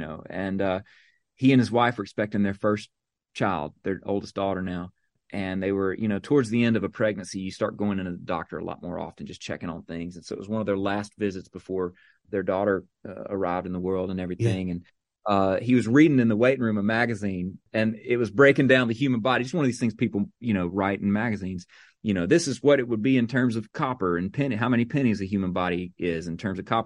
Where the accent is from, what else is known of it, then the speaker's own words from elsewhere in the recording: Mississippi, United States; she grew up just south of me in Louisiana, where I grew up in Mississippi.